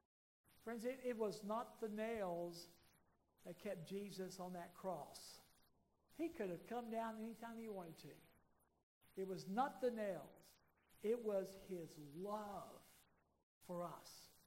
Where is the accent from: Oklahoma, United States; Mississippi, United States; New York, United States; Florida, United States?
Oklahoma, United States; the fellowship I grew up in Oklahoma.